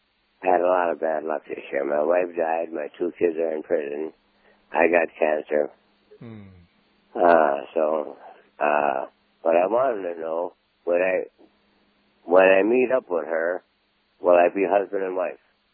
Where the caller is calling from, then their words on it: Las Vegas, Nevada, United States; I'm calling from Las Vegas.